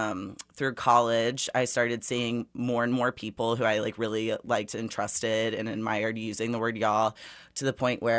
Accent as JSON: {"language": "English", "town": "Liberty", "region": "Missouri", "country": "United States", "tie": "born or raised there", "said": "So Liberty, as I said, it's gone through a huge shift in just like being very rural and farming oriented. When I grew up there, most neighborhoods not being there"}